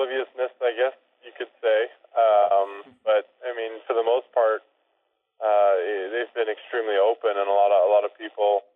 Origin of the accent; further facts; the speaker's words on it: Canada; So that's just another proof of that kind of fraternity that we have as Canadian baseball players.